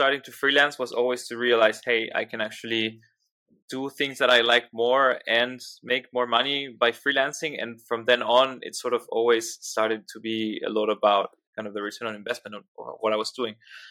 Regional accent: Buenos Aires, Argentina; English is a second language; I'm originally from Buenos Aires, by the way, and this is where I was working.

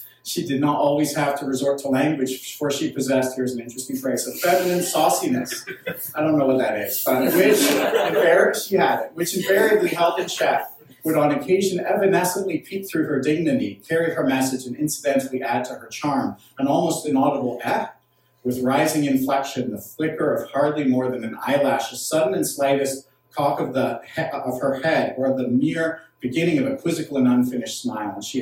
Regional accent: Edinburgh, Scotland, United Kingdom; She came from my hometown of Edinburgh

